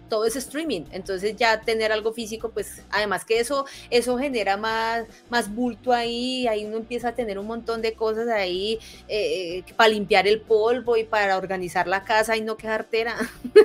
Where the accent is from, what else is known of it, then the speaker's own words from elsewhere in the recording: United States; Claro, continúa por 126, pero soy gringo, no soy su público objetivo.